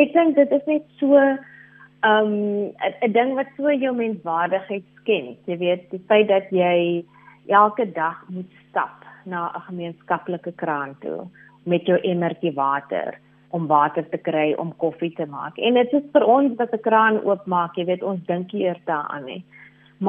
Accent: Northern Cape, South Africa; ek is oorspronklik van die Noord-Kaap en daar, jy weet, sit ons met bitter min water in dele van die Noord-Kaap.

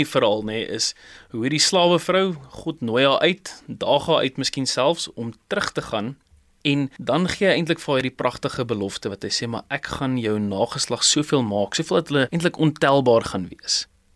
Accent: Pretoria, Gauteng, South Africa; En as jy baie goed doen hier in Pretoria waar ek vandaan kom, dan verskyn jou naam in die koerant as 'n top 10 kind.

